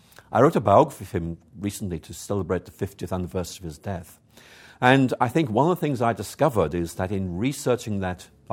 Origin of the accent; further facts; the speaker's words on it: Belfast, Northern Ireland, United Kingdom; Well, I was born in Belfast